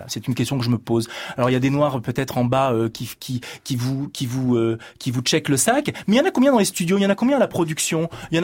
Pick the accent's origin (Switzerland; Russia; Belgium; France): France; Je ne suis pas sud-africain, je ne suis pas américain, je suis français.